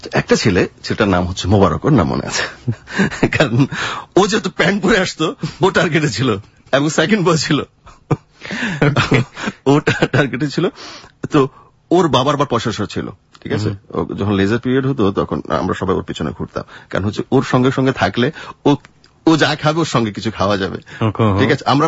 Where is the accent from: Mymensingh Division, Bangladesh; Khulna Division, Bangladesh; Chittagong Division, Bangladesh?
Chittagong Division, Bangladesh; Ramganj; তাও টেলিভিশন আমাদের গ্রাম থেকে, মানে আমাদের বাড়ি থেকে টেলিভিশন দেখার জন্য যেখানে যেতাম উপজেলা পরিষদ, রামগঞ্জ উপজেলা পরিষদ প্রায় 4 মাইলের মতো হবে, 4 মাইল তো হবেই, আমরা মাঠ দিয়ে হেঁটে চলে যেতাম